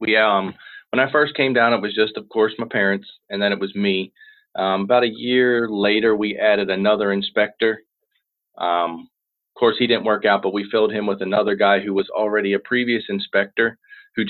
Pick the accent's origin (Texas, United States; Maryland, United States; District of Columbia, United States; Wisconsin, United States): Maryland, United States; Baltimore; moved away; none of the kids or anybody lived in Florida because we're originally from Baltimore.